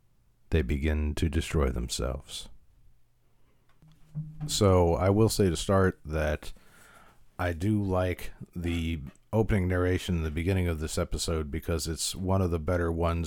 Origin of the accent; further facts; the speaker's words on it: Chicago, Illinois, United States; my father also used to take train trips from Chicago, where I was, my hometown, to see his family in rural Middle Tennessee.